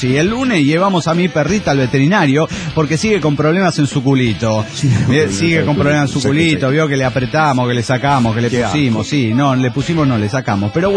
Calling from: Cipolletti, Río Negro, Argentina; de Cipolletti, Argentina.

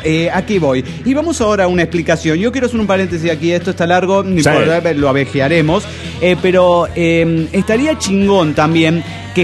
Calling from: New York, United States; de New York

